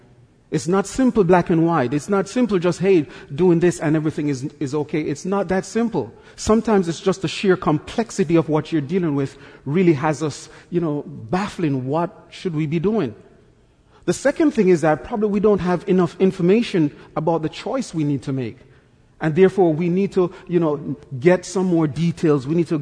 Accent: Jamaica; I'm from Jamaica, so anything below 60 degrees is just not happening for me

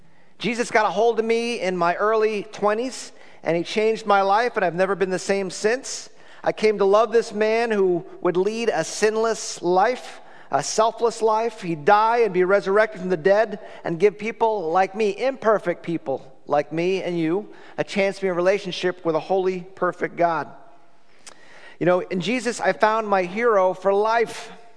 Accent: Ireland; I am an Irishman, believe it or not.

